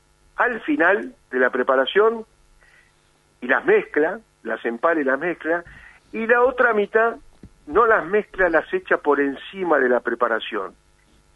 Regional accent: Transylvania, Romania; yo soy de Transilvania.

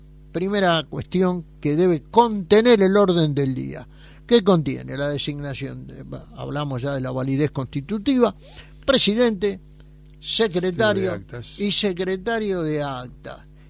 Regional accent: Buenos Aires, Argentina; yo soy porteño

